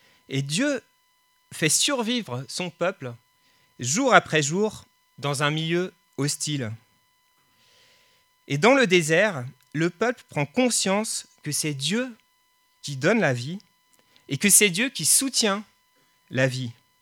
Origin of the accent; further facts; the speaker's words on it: France; Et en tant que Français, la Bastille va réveiller en nous plein de symboliques.